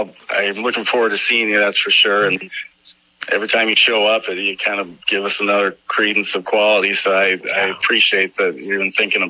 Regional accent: Minneapolis, Minnesota, United States; Yeah, growing up in Minneapolis, my dad was a huge baseball fan, and he was a Minneapolis fireman for 40 years.

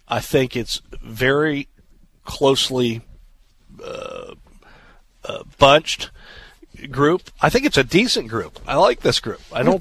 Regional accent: California, United States; I grew up in Southern California, and remember when Richard had Phone Trick back in the day.

